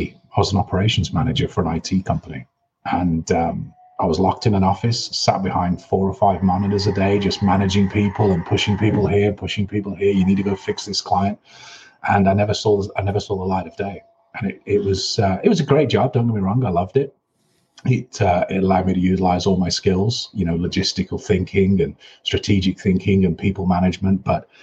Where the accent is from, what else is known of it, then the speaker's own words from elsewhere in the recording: England, United Kingdom; now in Tucson, United States; Last name's French on an Englishman living in America.